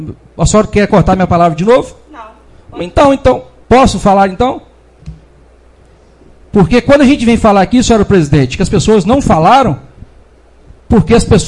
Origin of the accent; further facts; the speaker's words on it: Martins Soares, Minas Gerais, Brazil; nós somos de Martins Soares e de Pinheiro de Minas